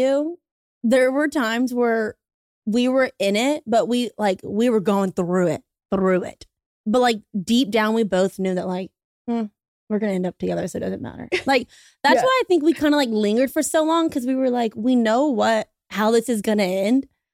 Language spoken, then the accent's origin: English; Baton Rouge, Louisiana, United States; We are both from Baton Rouge, Louisiana. I went to TCU my freshman year of college.